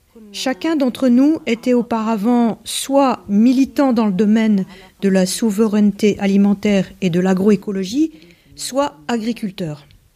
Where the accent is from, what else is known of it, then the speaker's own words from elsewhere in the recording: Ramallah, West Bank, Palestine; French is a second language; Je viens de Cisjordanie, de Ramallah.